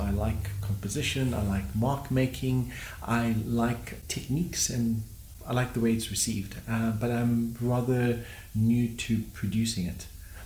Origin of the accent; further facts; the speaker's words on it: Cape Town, Western Cape, South Africa; I'm from Cape Town and decided to make a move to the big bad city in order to expand one's thinking and craft.